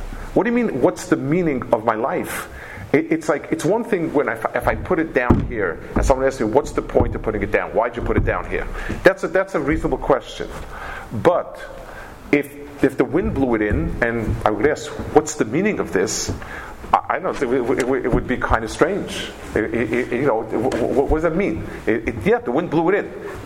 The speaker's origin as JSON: {"language": "English", "region": "New York", "country": "United States", "tie": "born or raised there", "said": "I grew up in Lower East Side."}